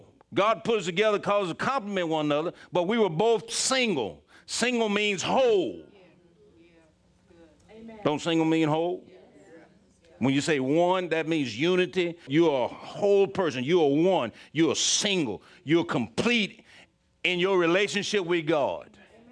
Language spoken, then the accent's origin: English; Philadelphia, Pennsylvania, United States; I grew up in Philadelphia. I like hockey.